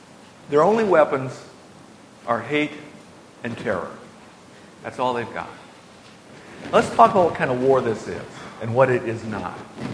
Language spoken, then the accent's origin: English; New Hampshire, United States; In my home state of New Hampshire, we recently had a primary